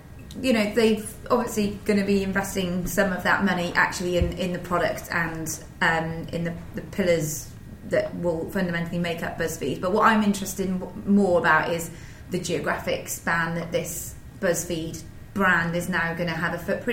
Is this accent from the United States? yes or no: no; Wales, United Kingdom; so let's just say Welsh people, because I'm from Wales